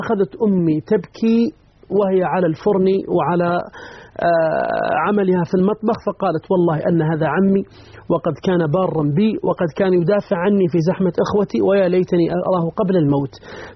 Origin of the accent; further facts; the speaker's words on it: Taif, Makkah Province, Saudi Arabia; وأنا من أهل الطائف، فوالدتي يعود عروقها إلى أبها تحديدا النماص.